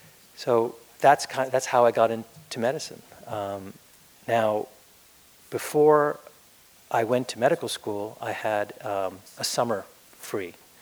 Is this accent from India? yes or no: yes; New Delhi, Delhi, India; When I was growing up in New Delhi, I spent some time with my grandfather